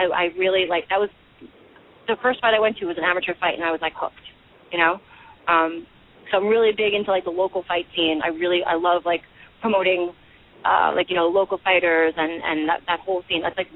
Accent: New York, United States; Like, I'm from New York. I want to see it legal.

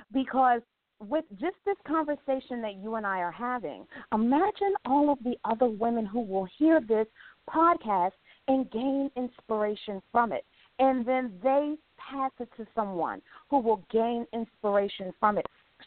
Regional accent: New York City, New York, United States; because I was born in the 80s, if I can think back to growing up in New York City

